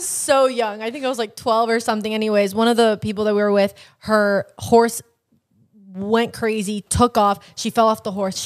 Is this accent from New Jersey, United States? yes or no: yes; New Jersey, United States; moved away; From New Jersey.